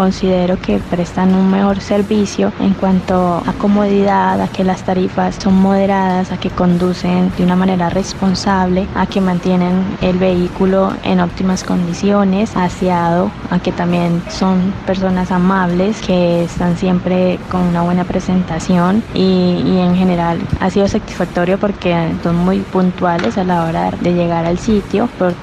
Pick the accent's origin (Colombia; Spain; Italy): Colombia; Cali, Valle del Cauca; de la ciudad de Cali